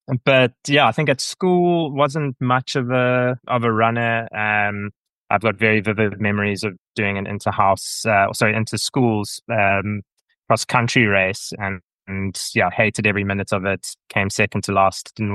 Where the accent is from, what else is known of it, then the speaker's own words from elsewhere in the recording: Durban, KwaZulu-Natal, South Africa; I grew up in KZN in Durban, so originally from there. And yeah, my parents, who are still in our family home in Kloof, so top of Fields Hill.